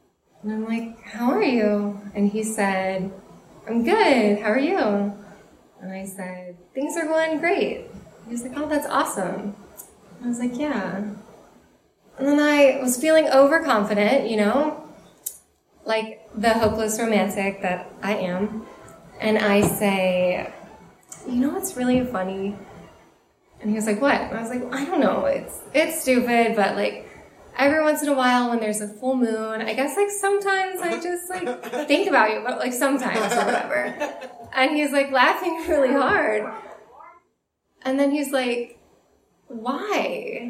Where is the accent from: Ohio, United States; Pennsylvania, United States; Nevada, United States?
Ohio, United States; Cincinnati; now in San Francisco, United States; And I came to San Francisco from Cincinnati, and I was recently single in what was my first love and like first long-term relationship, and I'm in my early 20s.